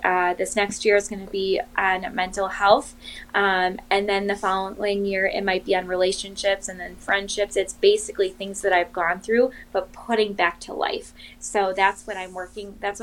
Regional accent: Milwaukee, Wisconsin, United States; I'm from Milwaukee, so I'm doing things in the Milwaukee area.

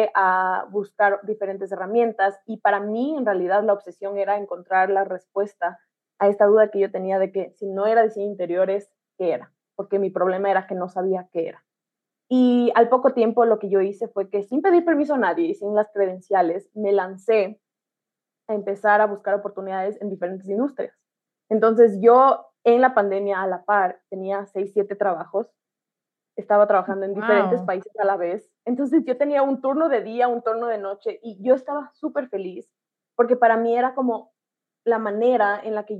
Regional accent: Ecuador; yo soy de Ecuador, yo estudié diseño de interiores y a los 22 me gradué de esa carrera

